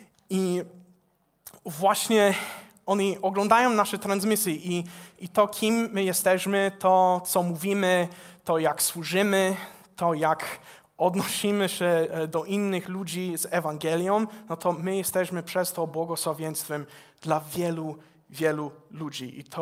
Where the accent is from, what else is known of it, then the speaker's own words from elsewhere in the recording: United States; Polish is a second language; now in Poland; Ja pochodzę ze Stanów Zjednoczonych, jestem misjonarzem. Służę tutaj w Polsce w Stowarzyszeniu Fala od mniej więcej 2,5 roku.